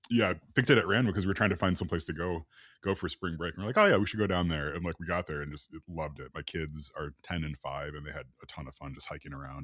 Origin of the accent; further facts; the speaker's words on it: Illinois, United States; now in Michigan, United States; as someone who is from the Midwest, so I grew up in Illinois and now I live in Michigan